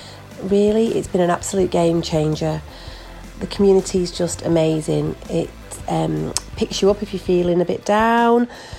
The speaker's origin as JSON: {"language": "English", "region": "North West England", "country": "United Kingdom", "said": "I'm from Lancashire."}